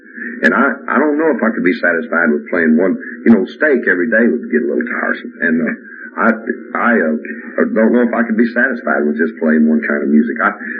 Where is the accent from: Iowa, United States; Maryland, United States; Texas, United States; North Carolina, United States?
Texas, United States; But things being like they were, I'm afraid I'm just a Texan, man. I really am not happy in any other part of the country.